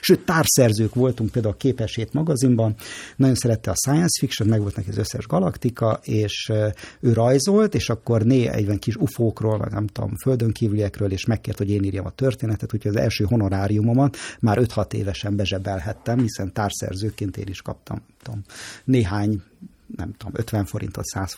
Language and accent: Hungarian; Budapest, Hungary; born or raised there